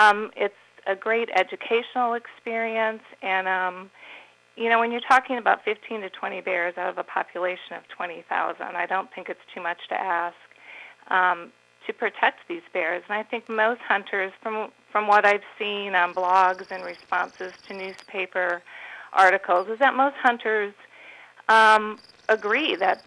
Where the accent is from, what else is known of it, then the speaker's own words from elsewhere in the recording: Minnesota, United States; I mean, I grew up in Minnesota. We were your typical family who'd go on vacations up in northern Minnesota